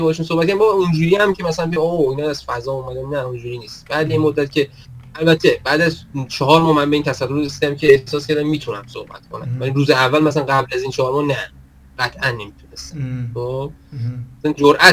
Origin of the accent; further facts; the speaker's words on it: Iran; چون ما ایرانی هستیم.